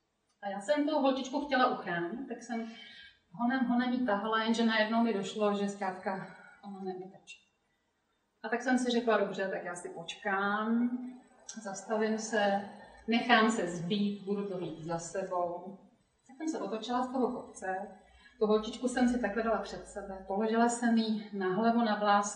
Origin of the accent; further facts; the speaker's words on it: Teplice, Ústí nad Labem Region, Czechia; já jsem se narodila dvěma milujícím se lidem v Teplicích, žiju tam celý život, kteří nevěřili v Boha, nechodili do kostela